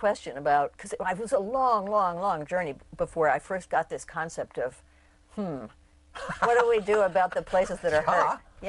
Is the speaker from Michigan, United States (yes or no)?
no; Omaha, Nebraska, United States; when I was a kid, I grew up in Omaha, Nebraska. And there weren't any wild places.